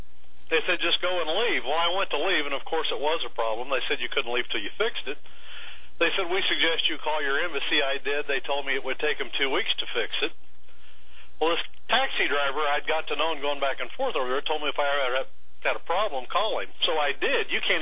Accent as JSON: {"language": "English", "region": "Missouri", "country": "United States", "said": "I'm from Missouri, and there's a reason we all voted for a dead man against Ashcroft."}